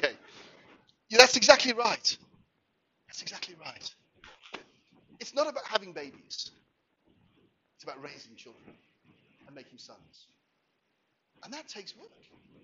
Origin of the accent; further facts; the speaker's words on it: Wales, United Kingdom; an ordinary Welshman. I'm Welsh.